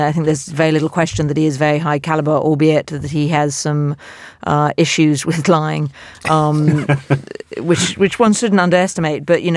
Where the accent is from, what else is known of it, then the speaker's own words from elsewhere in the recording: United States; The concern I have, and I say this as an American, is can I emphasize the word news?